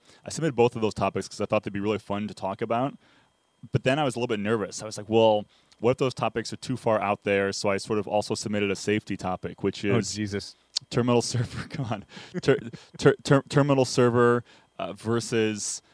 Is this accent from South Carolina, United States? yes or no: no; Cleveland, Ohio, United States; And you know, we're from Cleveland.